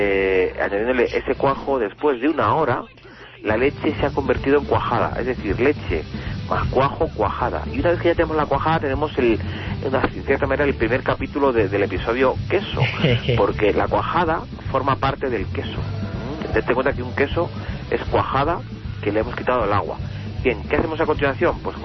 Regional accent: Castile, Spain; yo como buen castellano, quizás el queso manchego.

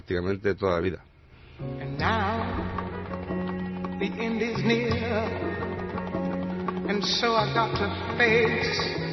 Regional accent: Valdemoro, Community of Madrid, Spain; Somos todos de Valdemoro y bueno, empezamos siendo niños

